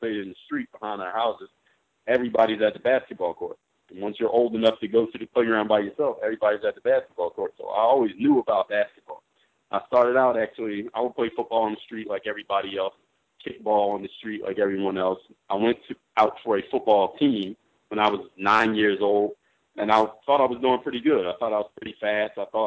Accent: Philadelphia, Pennsylvania, United States; I'm from Philadelphia, Pennsylvania, Mount Airy to be exact, 19150.

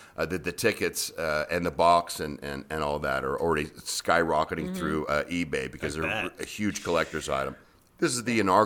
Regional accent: California, United States; I went to UNLV. Discovered something called gambling, and I got sent back to California. and then I moved here permanently from California in 2003 to make this my full-time home.

